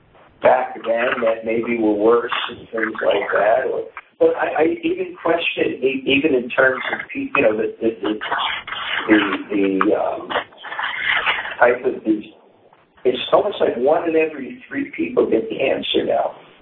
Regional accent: United States; Like, I grew up in America. You know, I knew everyone on the block. You know, everyone on the block was like family.

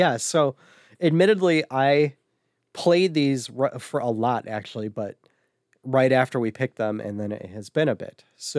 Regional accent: Detroit, Michigan, United States; Again, because I'm from Detroit, I had to put Bill Laimbeer Basketball for NES.

